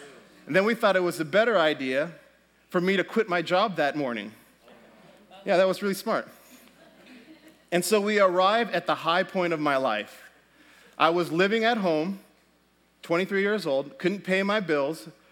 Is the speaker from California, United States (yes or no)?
yes; San Diego, California, United States; Well, my story starts with growing up in San Diego to a single mom, or with a single mom who was raising two boys.